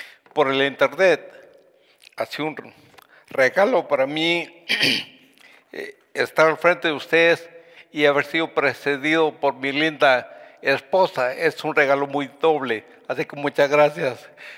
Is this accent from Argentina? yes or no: no; Guatemala; born there; la guerrilla en Guatemala había ido al pueblo donde yo nací